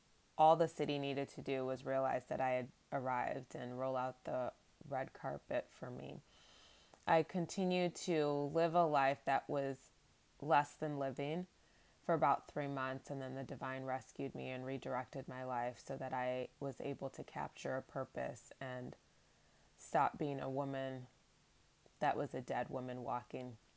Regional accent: Ann Arbor, Michigan, United States; I'm from Ann Arbor, Michigan. I lived there for a long period of time, went to school there, got my bachelor's and my master's from the University of Michigan

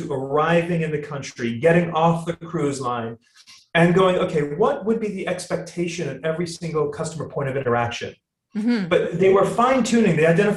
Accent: Antigua & Barbuda; As you mentioned at the top of the podcast, I come from Antigua, and Antigua is only 12 miles long and 9 miles wide.

